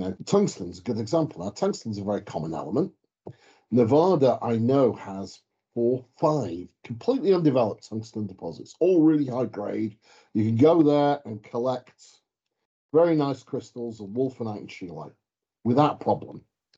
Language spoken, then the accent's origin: English; England, United Kingdom; And I am proudly English. It doesn't matter how many places I live in or where I go in the world, I am English.